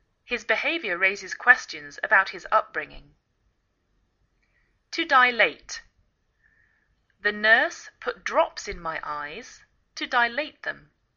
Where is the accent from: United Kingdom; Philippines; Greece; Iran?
United Kingdom; England; now in United States